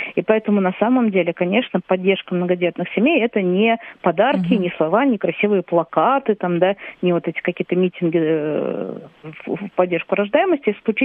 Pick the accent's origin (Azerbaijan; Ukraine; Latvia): Latvia; now in Russia; Вот я, как бы, понаехавший человек, там, да, я приехала сюда из Латвии